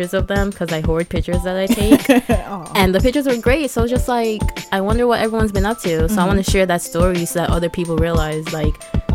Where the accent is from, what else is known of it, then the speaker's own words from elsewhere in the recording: Saint Andrew Parish, Jamaica; Yo. St. Andrew. I was